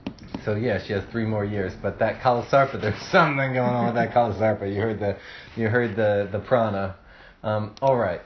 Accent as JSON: {"language": "English", "country": "India", "moved": "as an adult", "lives_now": "United States", "said": "I come from India on fiance visa."}